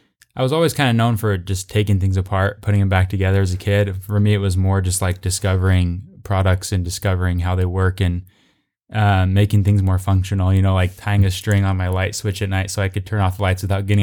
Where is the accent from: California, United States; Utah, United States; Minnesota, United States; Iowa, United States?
Utah, United States; Salt Lake City; also born or lived in St. Louis, Missouri; Yeah, I grew up in Salt Lake City for the first 13 years of my life and then moved to St. Louis, Missouri for 3 years in the big city there, and moved back for junior and senior year of high school at East High School.